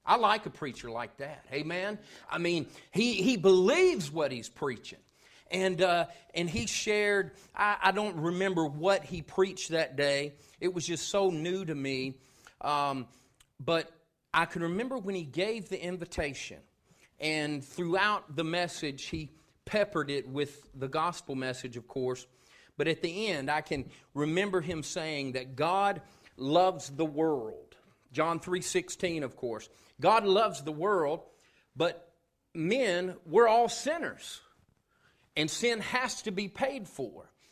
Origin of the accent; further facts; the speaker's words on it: Tennessee, United States; I grew up in East Tennessee, and I remember growing up and driving those curvy roads, and I'd see signs that said, "Jesus saves."